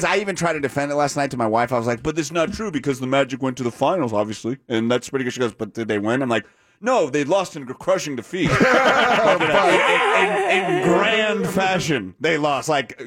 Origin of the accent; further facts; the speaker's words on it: Milwaukee, Wisconsin, United States; Milwaukee Carlos, how you doing? I'm from Milwaukee.